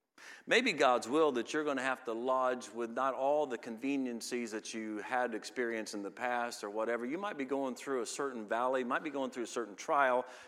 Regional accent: Indiana, United States; Lord's kept me in my home state, both me and my wife in our home state, our whole lives.

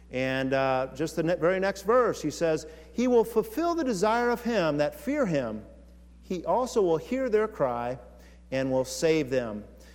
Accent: Fort Wayne, Indiana, United States; We grew up in Fort Wayne.

